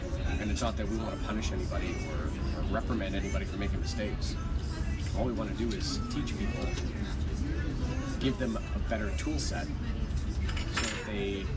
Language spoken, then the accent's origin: English; Toronto, Ontario, Canada; now in Pickering, Canada; I grew up in Toronto and moved out here last year when I started the business.